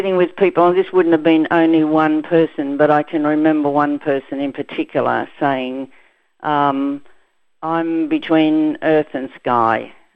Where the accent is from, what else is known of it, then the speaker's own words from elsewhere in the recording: Australia; I'm an Australian citizen like everybody else.